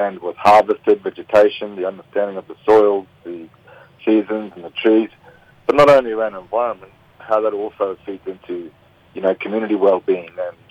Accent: Queensland, Australia; I'm from Tuckalak Country in Cordon area, and so that's where I'm from in far north Queensland.

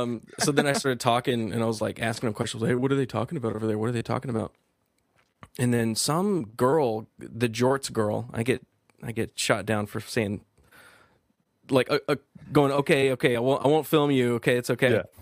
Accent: Texas, United States; I mean, I'm Texan.

